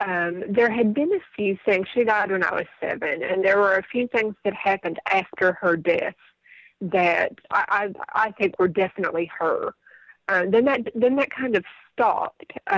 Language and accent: English; Kentucky, United States; I grew up in Eastern Kentucky. We lived pretty far back in the mountains.